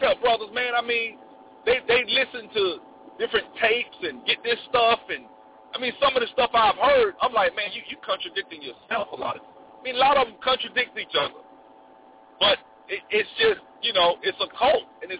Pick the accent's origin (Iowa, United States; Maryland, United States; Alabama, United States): Alabama, United States; Montgomery; I feel that way profoundly because my people from Montgomery. I'm from Montgomery, Alabama.